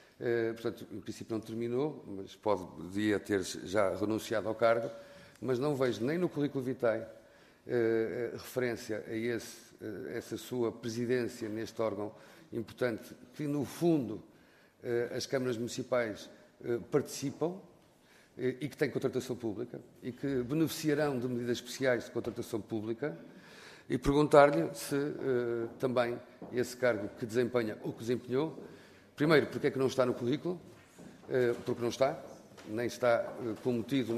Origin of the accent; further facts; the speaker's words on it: Norte, Portugal; foi que vi que era nortenha, somos nortenhos